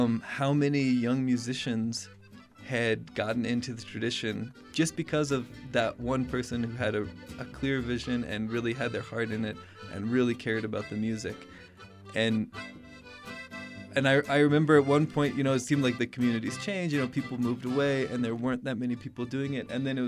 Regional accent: Missouri, United States; I grew up in Missouri, and that was my introduction to traditional music

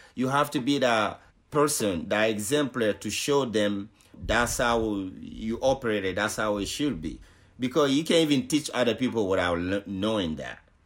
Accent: Guinea; moved away; Am I from Guinea? But I'm not only from Guinea. I live here. So this is my home too.

